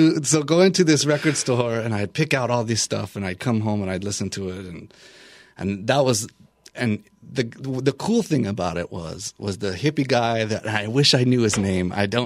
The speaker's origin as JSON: {"language": "English", "region": "Wyoming", "country": "United States", "tie": "born or raised there", "said": "I growing up in Wyoming and in the, you know, where we were in Wyoming, and it's kind of people here say the middle of nowhere."}